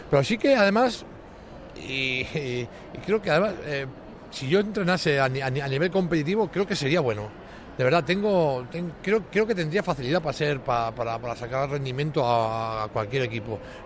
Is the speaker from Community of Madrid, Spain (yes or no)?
yes; Madrid, Community of Madrid, Spain; yo soy de Madrid, soy madrileño, yo juego a las categorías inferiores del Madrid 6 años. Yo era antes madridista